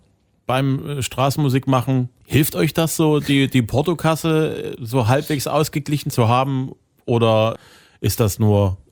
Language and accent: German; Zwickau, Saxony, Germany; Am Wochenende in meiner Heimatstadt.